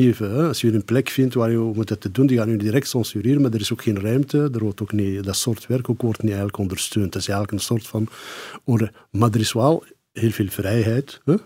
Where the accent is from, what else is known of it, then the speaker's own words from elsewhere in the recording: Morocco; Ik zelf persoonlijk, ik kom uit het noorden van Marokko